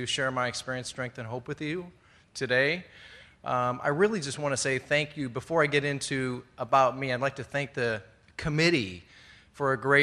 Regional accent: Simi Valley, California, United States; it doesn't matter that I'm from Simi Valley

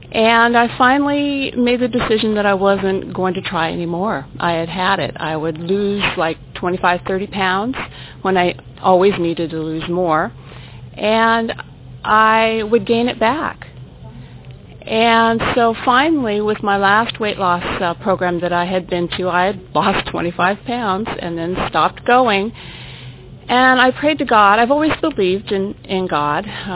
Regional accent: Portland, Oregon, United States; I'm a grateful compulsive overeater, and I'm from Portland, Oregon.

